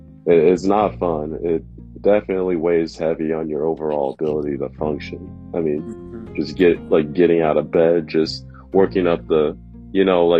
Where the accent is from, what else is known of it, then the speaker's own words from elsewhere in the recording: Detroit, Michigan, United States; I mean, I'm from Detroit. I mean, we get that all the time.